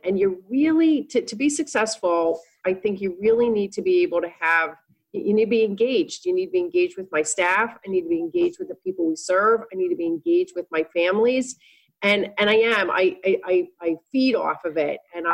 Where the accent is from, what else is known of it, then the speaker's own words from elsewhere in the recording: Pittsburgh, Pennsylvania, United States; I'm from Pittsburgh.